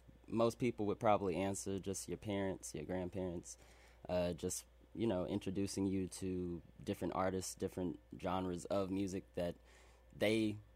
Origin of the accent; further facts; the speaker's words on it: Little Rock, Arkansas, United States; born there; Native. No, I was born in Little Rock, Arkansas. My parents were military. I was adopted.